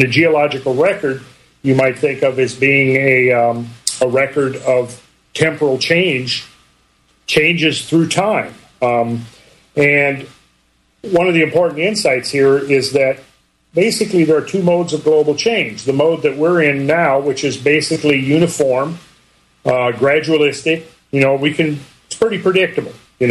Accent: Minnesota, United States; so where I grew up in Minnesota, it was not unusual to have 4, 5, 6 feet of snow on the ground by March

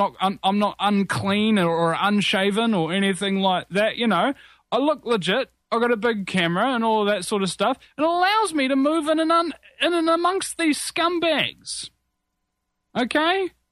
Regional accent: Auckland, New Zealand; but it will make its first appearance in Auckland, my hometown

